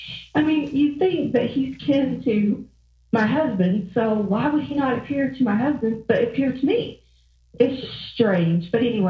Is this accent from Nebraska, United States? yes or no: no; Georgia, United States; accent: Georgia; I'm from Georgia, if you can't tell from the accent.